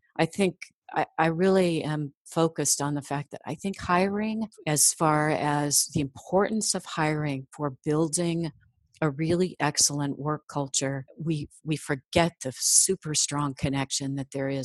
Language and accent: English; Midwest, United States; and you know, I'm from the Midwest, so that's going to be my approach